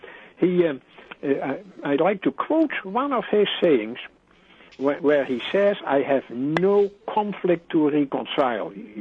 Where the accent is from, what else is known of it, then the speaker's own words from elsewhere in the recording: Netherlands; I'm from Holland, so I always feel close to him.